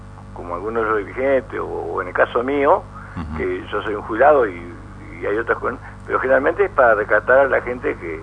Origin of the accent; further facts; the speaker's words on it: Concordia, Entre Ríos, Argentina; pero me tiré para el lado acá de donde soy